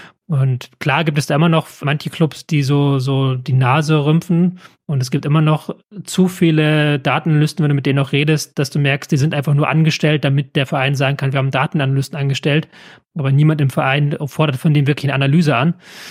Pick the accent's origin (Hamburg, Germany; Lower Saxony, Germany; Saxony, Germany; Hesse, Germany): Hamburg, Germany; Aber ich komme hier aus dem Osten von Hamburg.